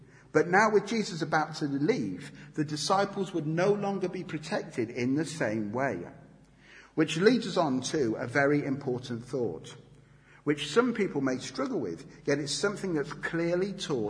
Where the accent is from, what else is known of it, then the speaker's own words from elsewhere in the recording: United Kingdom; especially as British people